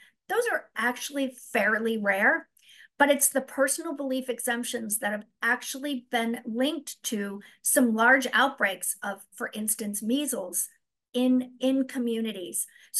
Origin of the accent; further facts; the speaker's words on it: New Hampshire, United States; I come to you from New Hampshire. Our motto's live free or die.